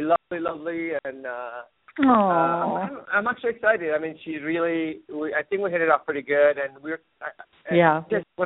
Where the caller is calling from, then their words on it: Seattle, Washington, United States; Hello, Phyllis. This is … from Seattle.